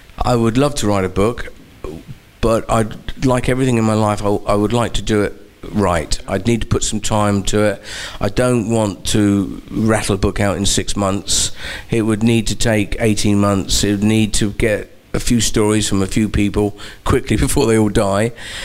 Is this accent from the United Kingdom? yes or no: yes; United Kingdom; a threat, British, being in a British team